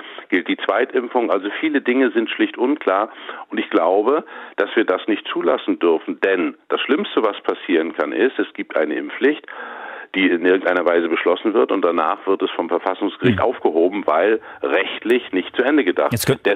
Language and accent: German; Mecklenburg-Vorpommern, Germany; Und in den ländlichen Regionen, in meiner Heimat in Mecklenburg-Vorpommern, ist das auch nicht so ganz leicht.